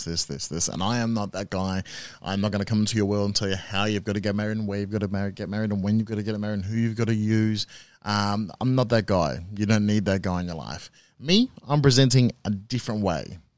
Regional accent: Australia; I'm an Australian civil marriage celebrant

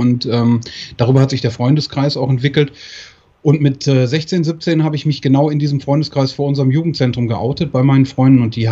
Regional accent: Moers, North Rhine-Westphalia, Germany; Ich komme aus Moers vom Niederrhein. Mhm. Und ich bin 42 Jahre alt

